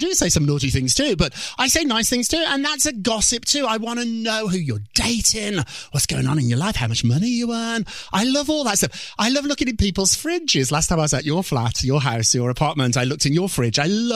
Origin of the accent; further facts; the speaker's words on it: Birmingham, West Midlands, United Kingdom; Birmingham, England, which I like to say is Chicago, but it's more like Detroit.